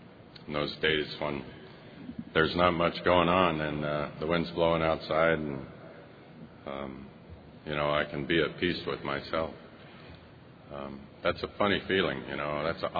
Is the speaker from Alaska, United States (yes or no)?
yes; Kodiak, Alaska, United States; there's more chairs in this room than there are people in, you know, in the town that I come from Kodiak.